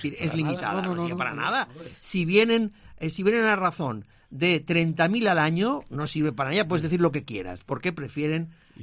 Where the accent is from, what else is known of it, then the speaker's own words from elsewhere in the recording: Balearic Islands, Spain; Y yo soy mallorquín